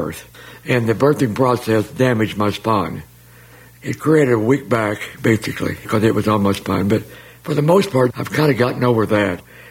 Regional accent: Muskogee, Oklahoma, United States; born there; I was born in Muskogee, Oklahoma.

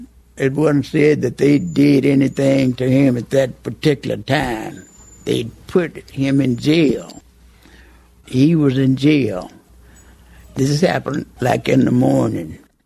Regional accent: Medill, Oklahoma, United States; born there; I was born in Medill, Oklahoma.

